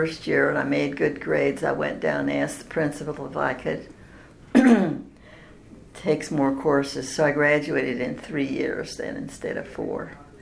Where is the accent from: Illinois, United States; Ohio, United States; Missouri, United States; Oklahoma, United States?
Missouri, United States; Kansas City; I was born in Kansas between Olathe and Lenexa on a dairy farm. It was a home birth.